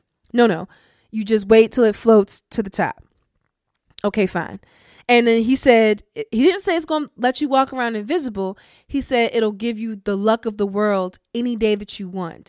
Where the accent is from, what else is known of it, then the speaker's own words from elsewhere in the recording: Baltimore, Maryland, United States; another informant from my hometown of Baltimore